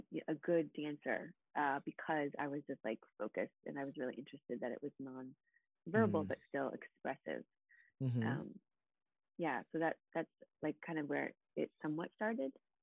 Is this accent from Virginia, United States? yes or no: yes; Virginia, United States; I was raised in Virginia. I got into two state schools.